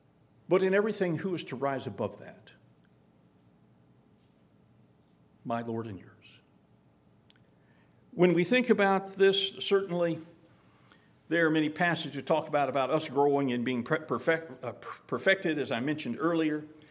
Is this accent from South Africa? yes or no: no; United States; even though I'm an American and I have all this prosperity and freedom and blessings